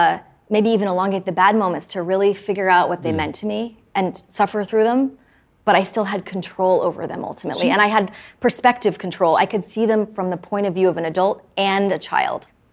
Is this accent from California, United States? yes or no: yes; California, United States; I wanted to write a coming-of-age story about a girl growing up in California in the 80s and 90s because I felt like it was a universal story.